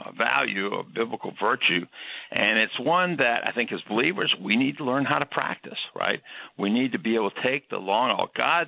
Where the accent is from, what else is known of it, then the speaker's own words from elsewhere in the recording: Florida, United States; I tell people I grew up in the South, but I grew up in South Florida, which is a little different.